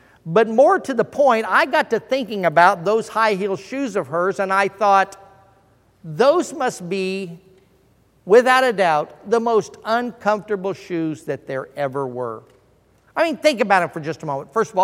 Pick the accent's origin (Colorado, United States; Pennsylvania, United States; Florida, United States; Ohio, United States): Colorado, United States; Denver; now in Oklahoma City, United States; I'm from Denver, Colorado, the home of the Denver Broncos, and orange is a big part of their color scheme, so I liked it. When I moved to Oklahoma City